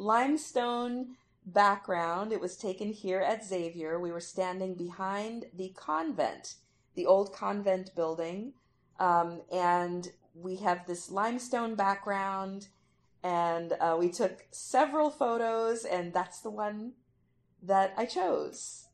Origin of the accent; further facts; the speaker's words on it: California, United States; now in New Orleans, United States; growing up in California, I also mispronounced my last name, and when I came to New Orleans, I was corrected by people here.